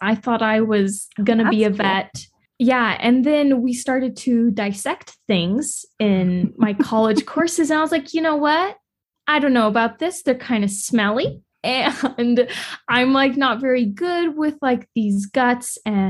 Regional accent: St. George, Utah, United States; Yeah, I grew up in St. George.

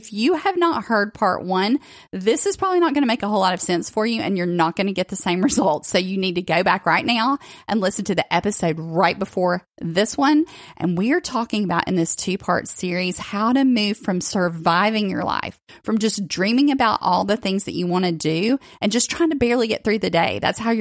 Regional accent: the South, United States; I mean, I grew up in the South. Look, I mean, oil was my middle name. We fried everything.

